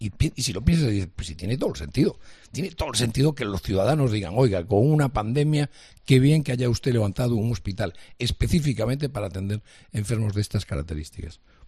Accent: Galicia, Spain; en mi caso que soy gallego, yo creo que especialmente, Galicia siempre tuvo un vínculo muy afectivo con Cuba

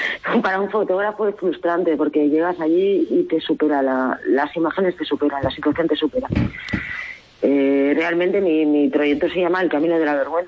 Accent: Catalonia, Spain; now in Badajoz, Spain; yo soy catalana, ¿no? Lo habéis dicho. Yo no soy catalanista, no soy independentista, ¿no? Vivo en Badajoz

